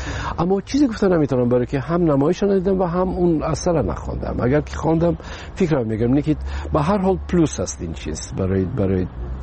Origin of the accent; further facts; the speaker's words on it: Tajikistan; من میگم با من بیشتر میخواستم که به وطنم خدمت کنم با تئاتر تاجیکستان.